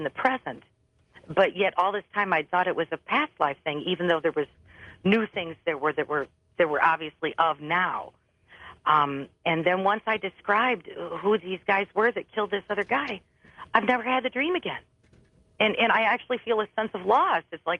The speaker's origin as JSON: {"language": "English", "region": "Michigan", "country": "United States", "said": "Now, I'm from Michigan. I've never even been through Georgia except to drive through"}